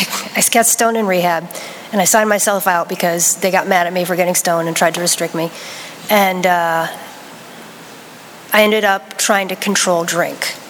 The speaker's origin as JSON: {"language": "English", "town": "Middletown", "region": "Connecticut", "country": "United States", "tie": "born or raised there", "said": "I grew up in Connecticut, in Middletown, Connecticut."}